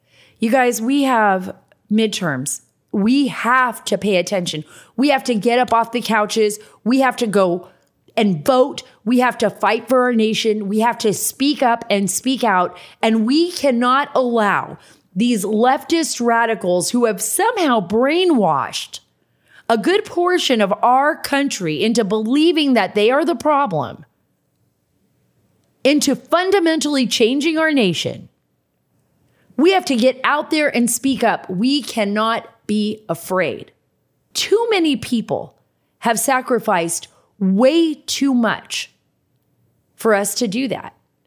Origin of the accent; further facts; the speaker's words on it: Saudi Arabia; My life changed because I grew up in Saudi Arabia and I was familiar, you know, with the region